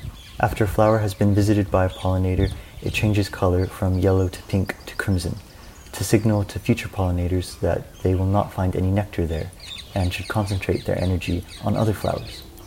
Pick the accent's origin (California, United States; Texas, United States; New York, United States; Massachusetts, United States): Texas, United States; now in Dundee, United Kingdom; My pronouns are he and them. I'm a designer from Texas, currently based in Dundee, UK.